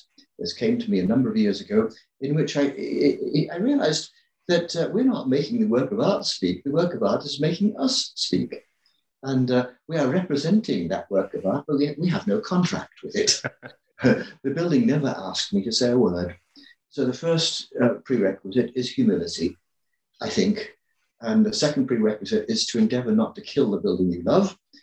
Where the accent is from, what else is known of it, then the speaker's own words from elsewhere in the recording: England, United Kingdom; I grew up in England. I was a student at Oxford and then in London, the University of London.